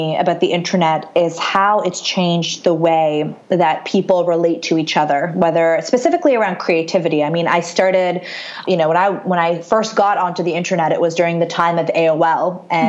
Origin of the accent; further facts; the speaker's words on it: Syria; now in Canada; when we first came to Canada, I'm originally from Syria, when we first came to Canada in 1989, we didn't have very much.